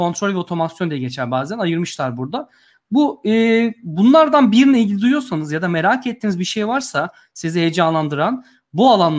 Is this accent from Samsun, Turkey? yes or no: no; Antalya, Turkey; also born or lived in Yozgat; Ben çocukken Yozgat'ta doğdum. Sonra Antalya taşındık 5 yaşından sonra. Doğum yerim Yozgat.